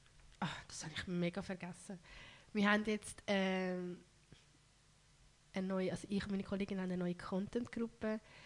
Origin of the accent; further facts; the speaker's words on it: Zurich, Switzerland; Ich bin auch stolze Zürcherin.